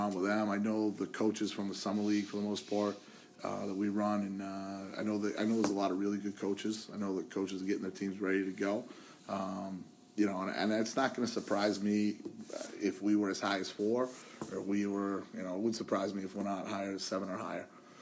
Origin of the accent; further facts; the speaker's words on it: Bath, Maine, United States; when I was a kid, I grew up in Bath, and you wanted to beat Brunswick.